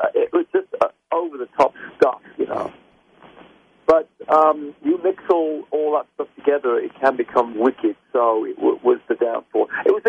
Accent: West Midlands, United Kingdom; so we grew up together in the Midlands in Britain.

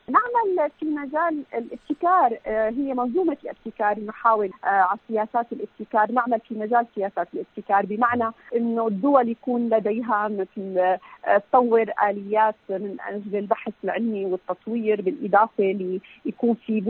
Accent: Syria; now in France; وبالتالي كان ممكن يكون ساهل أنت ببناء هالقطاع بسوريا

